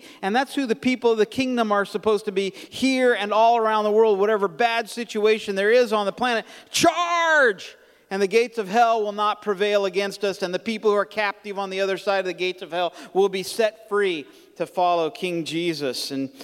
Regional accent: Taiwan; now in Oklahoma, United States; I grew up on Taiwan. My parents were missionaries among a headhunting tribe down there.

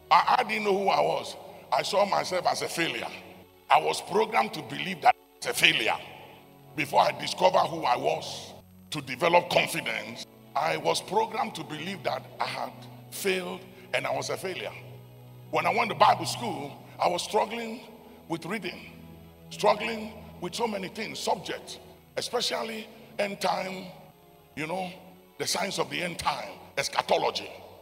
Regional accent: Accra, Greater Accra, Ghana; And I said, I'm from Accra, I need help.

